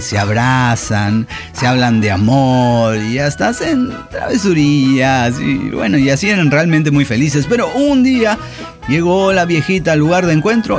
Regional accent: San Andrés Ixtán, Jalisco, Mexico; de San Andrés Ixtán, Jalisco.

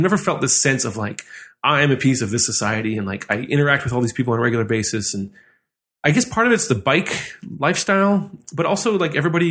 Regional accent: Seattle, Washington, United States

